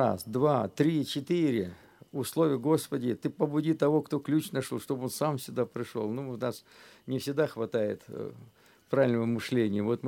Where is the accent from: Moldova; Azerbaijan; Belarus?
Azerbaijan; moved away as an adult; also born or lived in Kholmskaya, Krasnodar Krai; now in Russia; Я родился в Краснодарском крае, в Абинском районе, в станице Холмской. И мне еще года не исполнилось, родители возвратились опять в Азербайджан, на родину. Они все оттуда были.